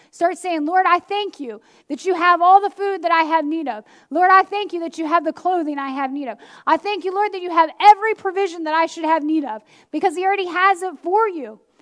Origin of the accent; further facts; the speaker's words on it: Maryland, United States; Now, I'm from the Eastern Shore, so from here to like Trap, I have family every 5 minutes.